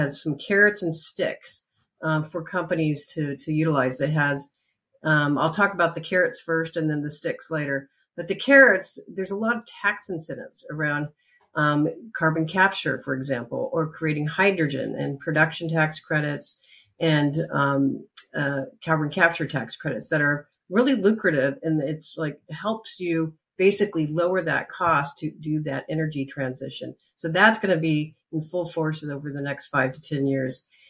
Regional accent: Washington, United States; I grew up in the Pacific Northwest, trout fishing on rivers and camping in the evergreen forest of Washington State.

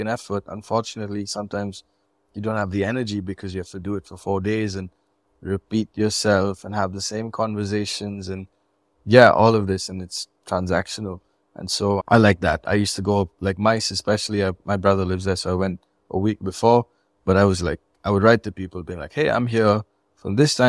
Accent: India; just being an Indian coffee producer is like level or layer two to this.

